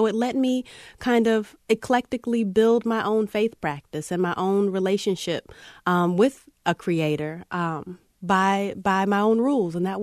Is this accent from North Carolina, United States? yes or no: yes; Charlotte, North Carolina, United States; I often say I grew up across the street from Charlotte because our area got annexed into Charlotte later.